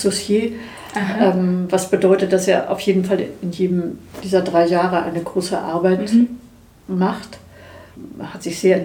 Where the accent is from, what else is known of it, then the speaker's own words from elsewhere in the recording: Hamburg, Germany; Ich habe studiert in Berlin, bin aufgewachsen in Hamburg, habe in Berlin studiert.